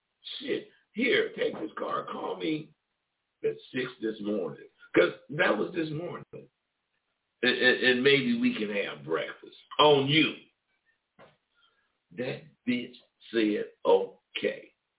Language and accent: English; Vallejo, California, United States; and I found out that hell of people in V-Town, my hometown, and Oakland, excuse me, the Bay Area period, listen to my show.